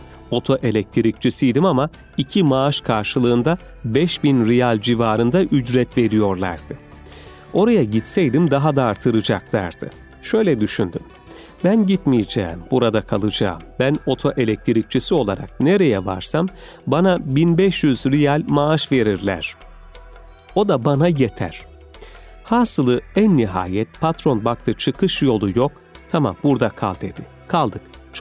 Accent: Orhaniye, Konya, Turkey; moved away as an adult; Biz fakir bir aile çocuğuyuz her şeyden önce. Konya Akbiran Orhaniye köyünde 1954 yılında doğduk. Babamız çiftçilik yapardı. İlkokulu orada bitirdik.

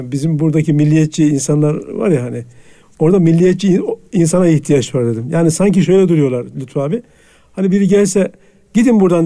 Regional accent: Konya, Turkey; also born or lived in Hendek

